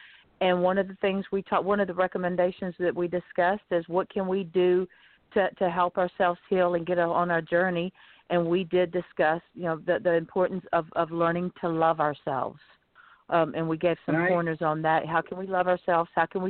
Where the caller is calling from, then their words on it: Lighthouse Point, Florida, United States; I'm calling in from Lighthouse Point, Florida.